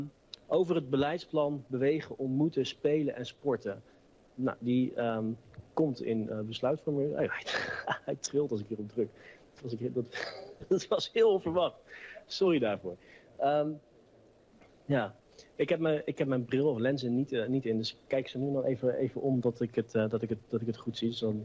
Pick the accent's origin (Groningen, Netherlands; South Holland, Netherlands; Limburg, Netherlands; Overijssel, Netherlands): Overijssel, Netherlands; Deventer; En ik kom er wel uit Deventer en ik vertel erover